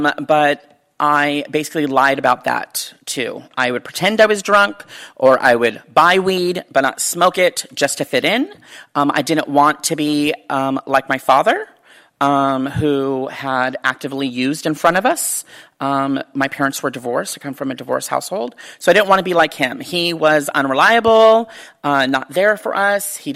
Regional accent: California, United States; I grew up here in the Bay Area.

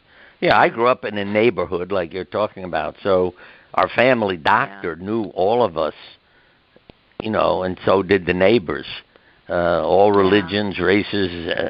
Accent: New York, United States; I grew up in New York, which I think was a good education also, with all the people, races, religions, everybody and everything. Everybody on our street was family.

